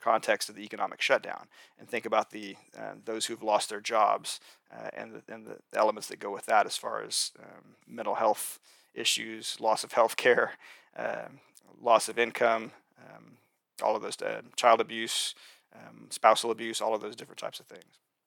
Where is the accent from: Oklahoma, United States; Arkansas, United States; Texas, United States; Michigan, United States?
Oklahoma, United States; The death rates for my home state of Oklahoma was 5.25%